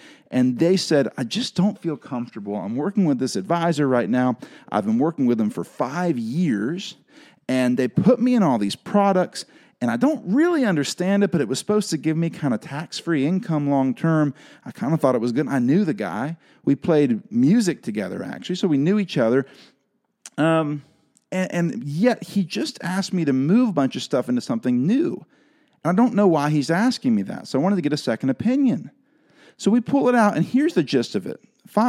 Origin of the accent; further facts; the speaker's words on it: the South, United States; All right, I grew up in the South.